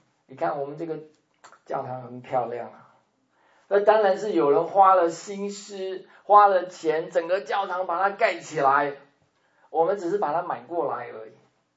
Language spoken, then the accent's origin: Chinese; China; 我们人是追求财富啊，我们中国人最喜欢跟人家比